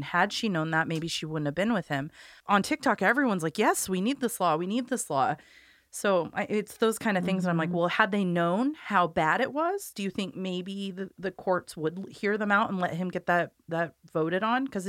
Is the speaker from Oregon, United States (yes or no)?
yes; Corvallis, Oregon, United States; I grew up in Corvallis, so my family knows her.